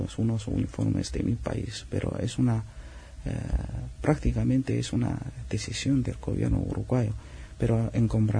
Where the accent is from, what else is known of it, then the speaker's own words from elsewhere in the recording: China; en Tangshan, de la provincia de Hebei, de mi país.